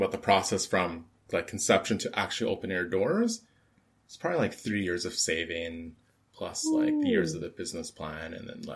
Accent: Calgary, Alberta, Canada; now in Edmonton, Canada; I would like to state I'm from Calgary, but I live in Edmonton, like both cities.

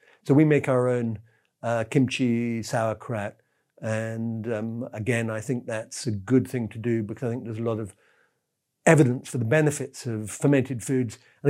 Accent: England, United Kingdom; because I'm English, obviously.

